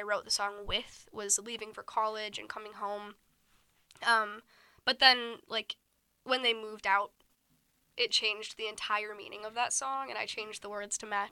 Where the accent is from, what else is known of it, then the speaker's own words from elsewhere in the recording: Rosemount, Minnesota, United States; I grew up in Rosemount